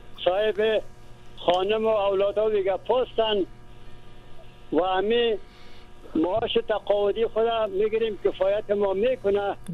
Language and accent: Persian; Kabul, Afghanistan; born there; ما نسرین جان در ناحیه یفت شهر کابل به دنیا آمدیم یا تولد شدیم.